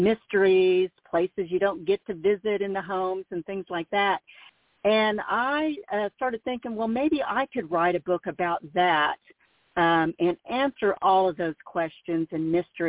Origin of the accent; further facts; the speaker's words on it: Mansfield, United States; because I had that connection growing up in Mansfield